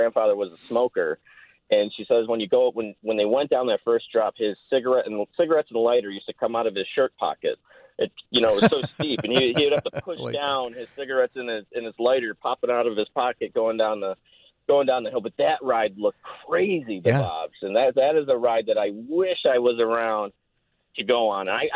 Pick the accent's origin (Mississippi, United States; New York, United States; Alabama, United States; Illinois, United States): Illinois, United States; Schaumburg; And I grew up in Schaumburg, so in the northwest suburbs of Chicago.